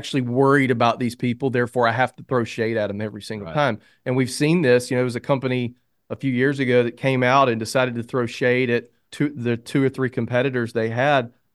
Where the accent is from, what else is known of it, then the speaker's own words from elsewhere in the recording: Alabama, United States; I mean, I'm an idiot and I'm from Alabama